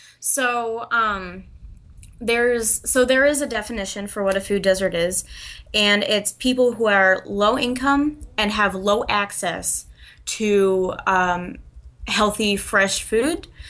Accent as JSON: {"language": "English", "region": "Connecticut", "country": "United States", "lives_now": "Havre, United States", "said": "I'm originally from Connecticut, so I'm a long way from home."}